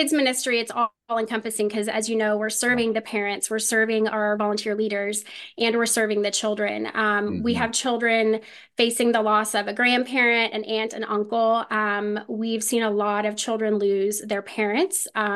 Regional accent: Indianapolis, Indiana, United States; now in Louisville, United States; I live here in Louisville. I'm originally from the Indianapolis area up near you guys.

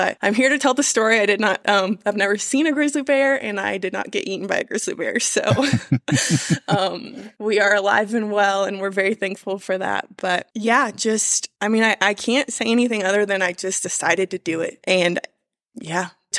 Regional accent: Midwest, United States; I grew up in the Midwest. I don't know anybody that backpacks.

